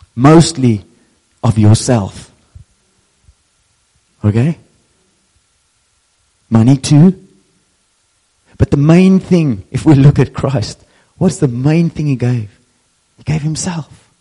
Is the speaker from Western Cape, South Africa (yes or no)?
yes; Franschhoek, Western Cape, South Africa; I know this is a bit weird, but we're so and so, and we're from Franschhoek, and we got the following to share with you.